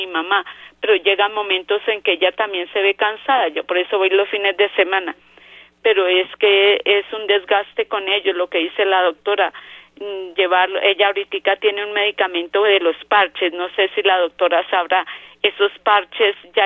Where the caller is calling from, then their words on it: Bogotá, Colombia; De aquí de Bogotá.